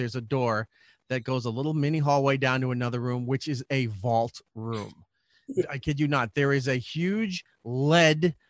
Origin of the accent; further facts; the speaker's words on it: New York, United States; I grew up in the shadows of New York City. I grew up on Long Island